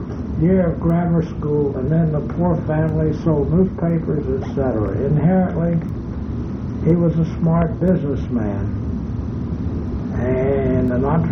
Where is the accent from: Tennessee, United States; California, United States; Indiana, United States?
Tennessee, United States; Chattanooga; born there; and then married my father in Chattanooga, Tennessee, and I was born in Chattanooga in 1912.